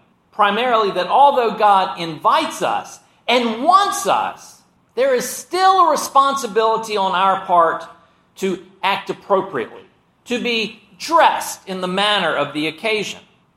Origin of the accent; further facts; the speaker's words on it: Gulf Coast, United States; For me, growing up on the Gulf Coast and spending lots of time in the water, the scariest movie of all came out in 1975.